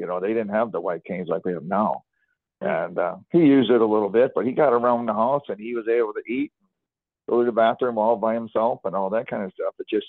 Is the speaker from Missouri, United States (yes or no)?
yes; Florissant, Missouri, United States; also born or lived in Ferguson; I basically was in Florissant. I was raised basically from about second grade on up in Florissant all the way up.